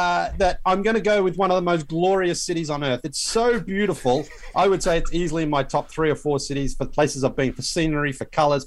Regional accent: Melbourne, Victoria, Australia; my default is always to go with the world's most livable city and my hometown of Melbourne.

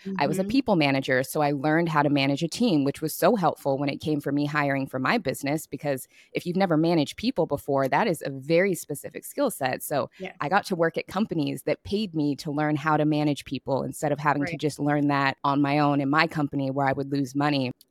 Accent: Seattle, Washington, United States; now in Los Angeles, United States; So I've been a West Coast girl my whole life. I was born and raised in Seattle. I moved to LA in 2019

